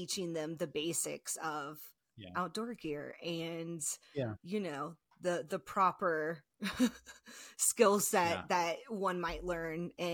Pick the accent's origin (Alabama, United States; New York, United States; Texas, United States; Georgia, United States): Georgia, United States; I mean, I grew up in Georgia and there is not a lot of talk around outdoor recreation programs or doing that for college.